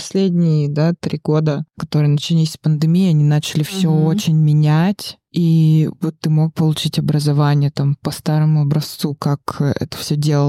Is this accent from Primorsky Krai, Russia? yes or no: yes; Vladivostok, Primorsky Krai, Russia; Да, мой родной город.